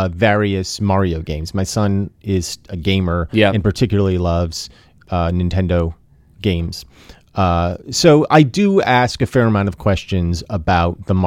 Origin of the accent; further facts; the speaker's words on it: Reading, Connecticut, United States; my hometown of Reading, Connecticut, in the wilds of Connecticut